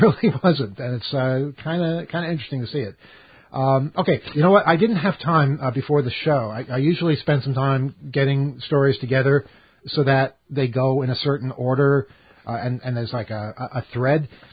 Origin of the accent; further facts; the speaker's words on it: New York, United States; Being a New Yorker, I can see the corruption immediately.